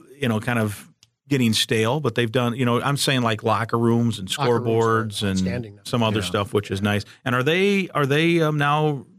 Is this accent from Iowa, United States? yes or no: yes; Iowa, United States; I remember growing up watching games. I was growing up in Iowa, but you would see, games at Williams Arena.